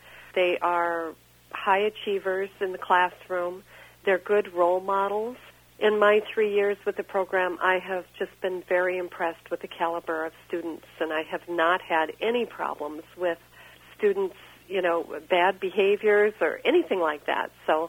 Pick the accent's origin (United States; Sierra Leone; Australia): United States; Quad Cities; Actually, I've lived throughout Iowa. I'm from the Quad Cities, and I've had a chance to spend some time in Pella.